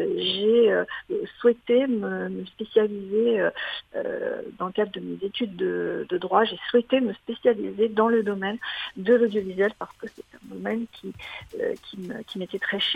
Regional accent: Poitiers, Nouvelle-Aquitaine, France; J'ai grandi avec les radios libres que j'écoutais à l'époque à Poitiers, puisque je suis originaire de Poitiers

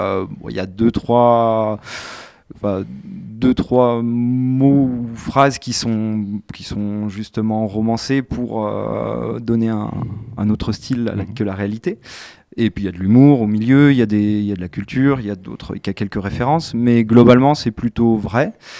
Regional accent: Unieux, Auvergne-Rhône-Alpes, France; 25 ans. Je suis originaire du Mazet-Saint-Voix, mais je suis né à Unieux, où j'ai toujours vécu.

